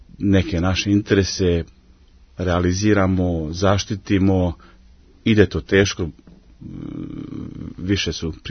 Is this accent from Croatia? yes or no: yes; Croatia; pošto dolazim iz Hrvatske